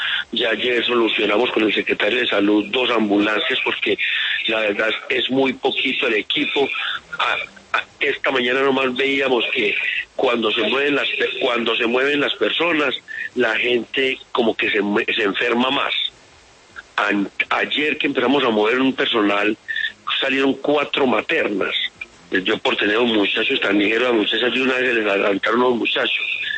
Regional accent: Valdivia, Antioquia, Colombia; somos de Valdivia, y a pesar de que somos corregimiento y municipio tan separadas las dos, todos somos de Valdivia y queremos el bienestar para nosotros mismos.

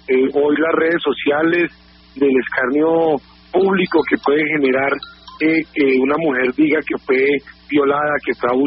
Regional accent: Colombia

